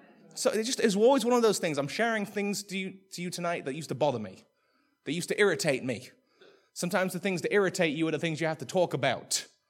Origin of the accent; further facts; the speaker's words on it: England, United Kingdom; again, I'm English, so come in with the attitude of the Englishman with me.